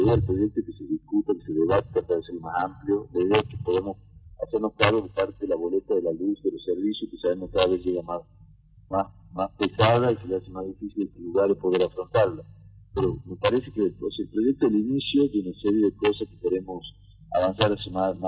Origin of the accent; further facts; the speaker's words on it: Tucumán, Argentina; nosotros como tucumanos y nosotros como parlamentarios